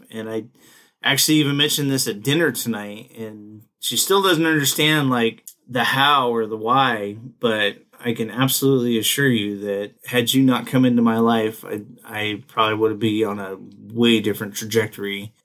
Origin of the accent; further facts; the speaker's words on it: Canada; born there; I was born in Canada. My parents were American, obviously. They, my dad was in the United States Air Force at the time. He was stationed in Canada. That's where I hail from, if you will.